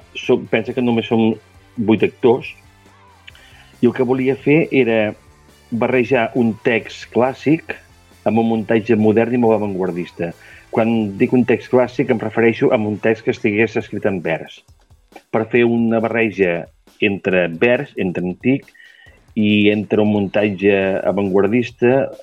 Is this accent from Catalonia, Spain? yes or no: yes; Vilaplana, Catalonia, Spain; bueno, soc de Vilaplana, jo, no?